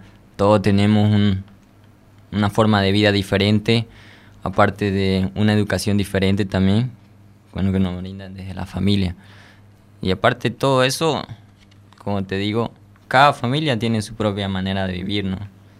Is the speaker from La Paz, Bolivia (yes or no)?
no; Guayaramerín, Beni, Bolivia; Bueno, yo soy de la provincia de Acadie, bueno, el departamento del Beni, ¿no? De la ciudad de Guayaramerín.